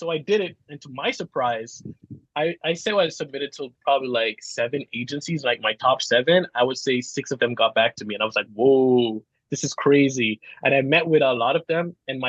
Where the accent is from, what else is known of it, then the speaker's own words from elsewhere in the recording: Jamaica; so when growing up in Jamaica, we get a lot of like American television